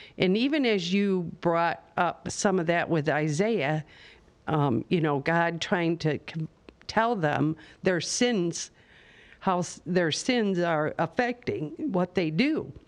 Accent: Dorr, Michigan, United States; I'm from Door, Michigan.

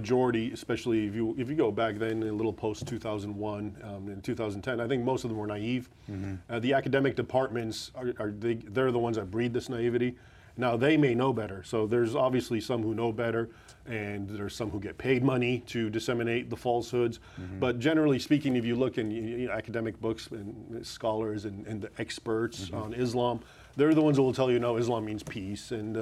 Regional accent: United States; born there; my family comes from Egypt. I was born here in the States, and they're what's called Coptic Christians, the indigenous inhabitants of Egypt.

